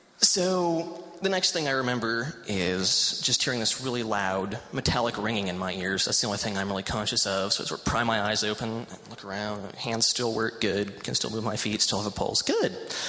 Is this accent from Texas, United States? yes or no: no; Colorado, United States; I should probably mention that I am from Colorado, and I don't say that so much because I'm very proud of where I was born